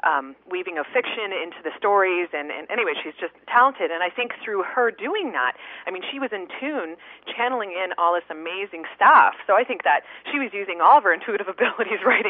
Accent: Ottawa, Ontario, Canada; growing up in Ottawa, Ontario

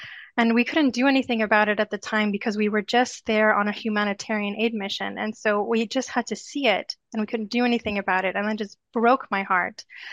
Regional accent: Ottawa, Ontario, Canada; please come to my hometown in Ottawa, Canada, and teach us about this.

